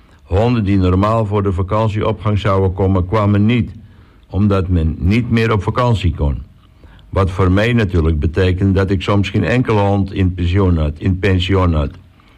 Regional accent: Texel, North Holland, Netherlands; Ik ben opgegroeid op Texel op de Johanneshoeve, waar ik altijd buiten te vinden was bij de dieren.

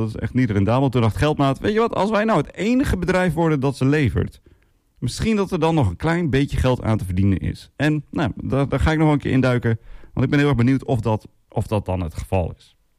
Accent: Assen, Drenthe, Netherlands; want ik kom zelf uit Assen-Drenthe

